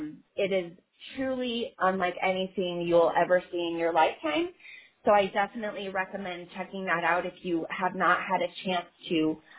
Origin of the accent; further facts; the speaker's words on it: Los Alamos, New Mexico, United States; now in Albuquerque, United States; So I've lived in Albuquerque for about 8 years now. I'm originally from Los Alamos, New Mexico, which is a community.